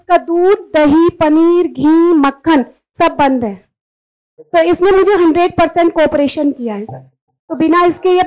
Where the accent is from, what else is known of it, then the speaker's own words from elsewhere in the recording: Uttarakhand, India; मैं उत्तराखंड से हूँ